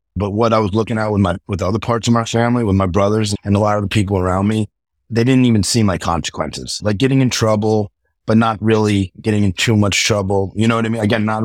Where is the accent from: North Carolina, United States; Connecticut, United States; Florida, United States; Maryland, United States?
Florida, United States; Boca Raton; South Florida. Grew up in South Florida my whole life. Yeah, yeah. Went to school. Went to Boca Raton High School. Like everyone knows Boca is like this rich town.